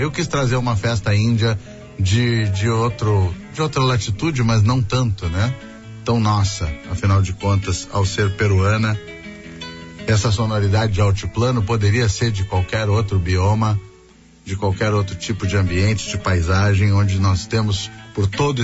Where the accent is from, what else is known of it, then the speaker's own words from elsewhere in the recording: Rio Grande do Sul, Brazil; Eu sou gaúcho e sou maior que a história grega. Eu sou gaúcho e me chega para ser feliz no universo.